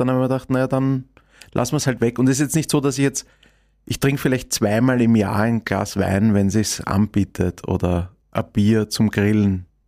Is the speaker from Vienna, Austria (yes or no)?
yes; Vienna, Austria; born or raised there